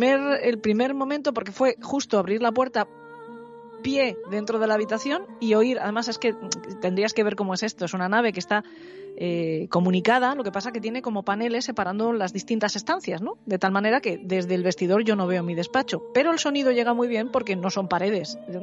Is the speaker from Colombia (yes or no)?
no; San Vicente del Raspeig, Valencian Community, Spain; Yo soy de San Vicente del Raspeig, como Pedro Amorós.